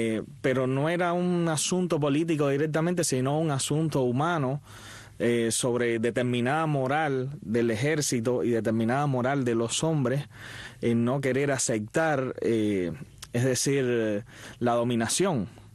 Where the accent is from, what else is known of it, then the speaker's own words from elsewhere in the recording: Vertientes, Camagüey, Cuba; born there; en el pueblo donde yo nací, en Vertientes